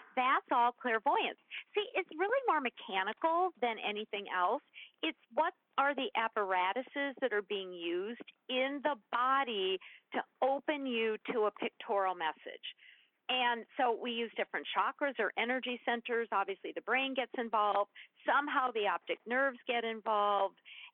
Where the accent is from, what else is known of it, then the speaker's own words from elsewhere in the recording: Minnesota, United States; I'm Minnesotan. We don't eat kumquats.